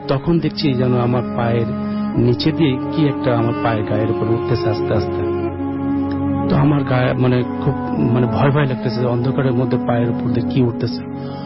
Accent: Jessore, Khulna Division, Bangladesh; now in Dhaka, Bangladesh; আমি যশোরে, আমার বাড়ি যশোরের শাসা থানা, গ্রামের নাম লক্ষণপুর।

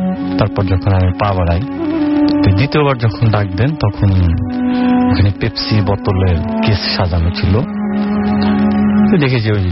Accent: Bogura, Rajshahi Division, Bangladesh; আমার গ্রামের বাড়ি বগুড়া, শহরে আমাদের বাসা আছে, গ্রামে আমাদের বাসা আছে, তো এখানে থাকি না।

